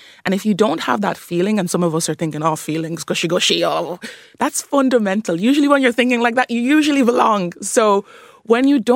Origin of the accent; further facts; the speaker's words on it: County Wexford, Ireland; also born or lived in Nigeria; I grew up in Ireland. I grew up in County Wexford, actually. I'm a migrant. Grew up in Ireland since I was the age of 3 from Nigeria.